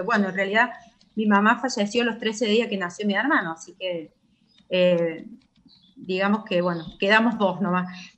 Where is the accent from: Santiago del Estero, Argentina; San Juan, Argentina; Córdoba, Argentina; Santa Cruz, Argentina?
Córdoba, Argentina; Ballesteros; born there; yo nací en la localidad, bueno, de acá de Ballesteros, o sea, cerquita.